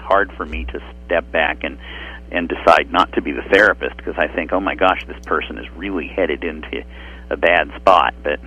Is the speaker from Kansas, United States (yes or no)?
yes; Wichita, Kansas, United States; I grew up in Wichita and then lived in western Kansas for high school